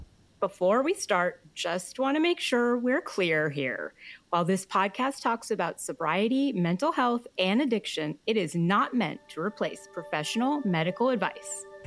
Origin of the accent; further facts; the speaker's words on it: Canada; And happy I'm Canadian.